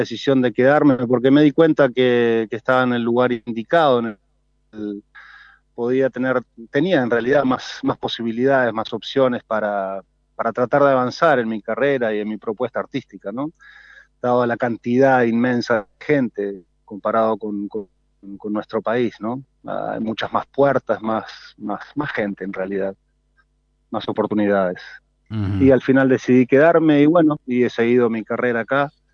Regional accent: San José, Uruguay; moved away as an adult; also born or lived in Buenos Aires; now in United States; soy de San José, nacido en San José, nacido y criado en San José. Me formé en San José, estudié en Bellas Artes, en el Museo Departamental. Después viajé a Buenos Aires, he estado en el exterior, ahora en este momento vivo en Estados Unidos desde hace 13 años.

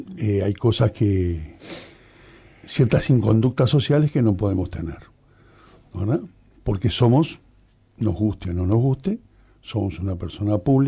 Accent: Montevideo, Uruguay; Yo también soy como Alicia de Montevideo. Me crié en la aduana.

